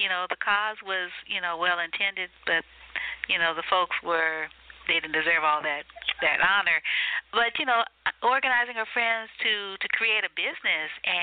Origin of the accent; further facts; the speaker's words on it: New Orleans, Louisiana, United States; and I'm from New Orleans